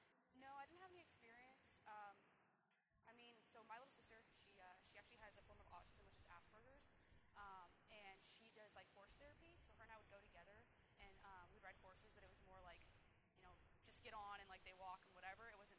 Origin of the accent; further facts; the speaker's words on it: Colorado, United States; moved away as an adult; now in California, United States; So I'm originally from Colorado. I lived there for 18 years, and then I moved to California. So I've been living there for a few years now.